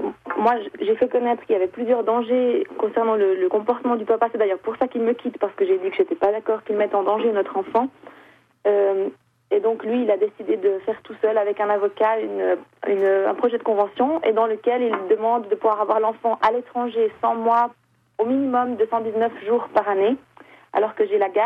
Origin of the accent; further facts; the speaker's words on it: Switzerland; Moi, je suis suisse, le papa est étranger.